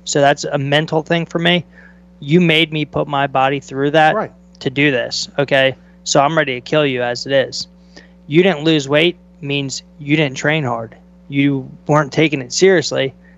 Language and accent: English; Pennsylvania, United States; also born or lived in San Jose, United States; But I was actually born in California. I was born in San Jose, and then we moved when I think I was 4 years old. We moved to Pennsylvania. So I mean, since I was 4 years old, I've been in this area.